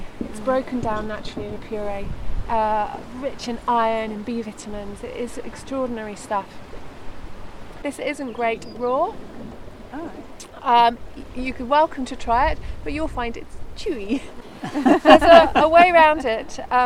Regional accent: Bristol, South West England, United Kingdom; also born or lived in Birmingham; now in England; Yeah, so I was born in Birmingham, brought up in Bristol, so in a way cities are normal for me

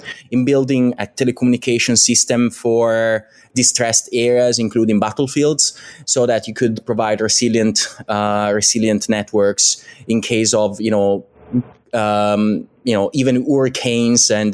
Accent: Italy; English is a second language; I'm Italian. Guess you can hear that from my accent.

